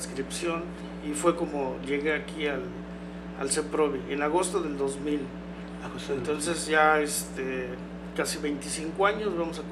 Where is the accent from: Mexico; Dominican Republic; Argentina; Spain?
Mexico; Acapulco, Guerrero; also born or lived in Morelos; yo también soy de Acapulco.